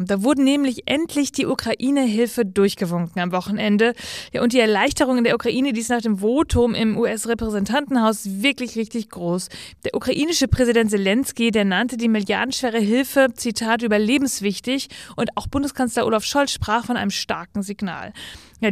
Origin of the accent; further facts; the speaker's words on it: North Rhine-Westphalia, Germany; in Ostwestfalen-Lippe, da komme ich ja her, meine Heimat also